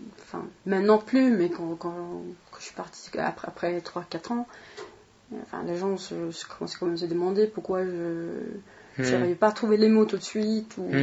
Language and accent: French; Borlänge, Dalarna County, Sweden; moved away; Je suis née dans un petit village qui s'appelle Borlänge, qui est à peu près à 200 km de Stockholm. Et j'ai ma famille qui vient de Stockholm. Voilà. Après avoir habité là-bas, je suis partie, vers 14 ans, je suis partie sur la côte ouest, à Halmstad